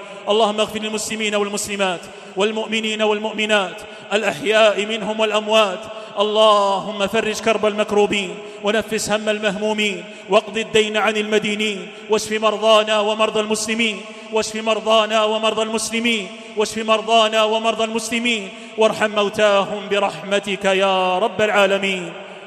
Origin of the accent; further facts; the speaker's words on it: Algeria; ولتبقى بلادنا الجزائر بلاداً